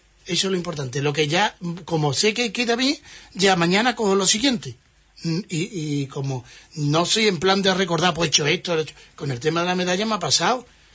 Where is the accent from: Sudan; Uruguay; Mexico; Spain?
Spain; Huelva, Andalusia; soy de Huelva, que este premio venía a Huelva, y que soy de Huelva y seguiré siendo de Huelva.